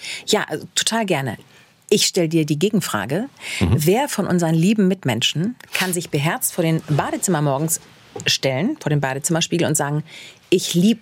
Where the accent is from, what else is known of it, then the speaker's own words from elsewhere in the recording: Hamburg, Germany; Ich sagte, ich bin in Hamburg groß geworden.